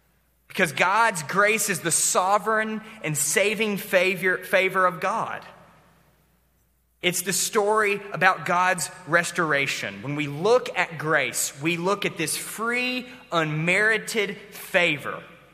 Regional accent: the South, United States; I would not want to live there. As a Southerner, I wouldn't want to live there.

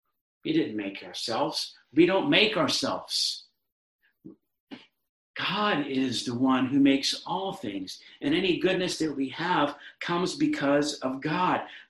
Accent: United States; Perhaps especially being American, and we can do it.

